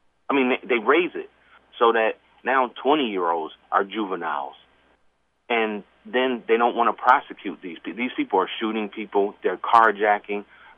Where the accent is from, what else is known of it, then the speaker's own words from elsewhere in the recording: Hartford, Connecticut, United States; now in Windsor, United States; I'm calling from Windsor, Connecticut. I grew up in Charter Oak Terrace in Hartford, Connecticut. I'm a black male.